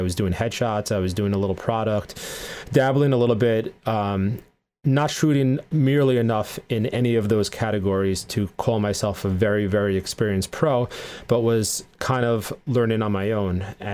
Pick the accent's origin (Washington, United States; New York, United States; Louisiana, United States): New York, United States; now in Pennsylvania, United States; Right now based outside of Philadelphia. I'm out of New York, but I grew up here in New York.